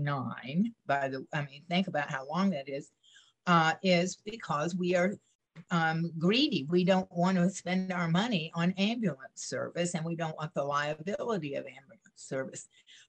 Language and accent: English; Brunswick, Georgia, United States; Well, I'm from the Brunswick area